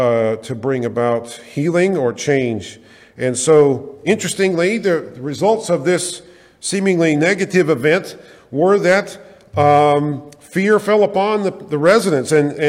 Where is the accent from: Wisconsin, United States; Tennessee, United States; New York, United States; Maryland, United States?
Tennessee, United States; You know, when I was growing up in Tennessee, we said, if the good Lord's willing and the creek don't rise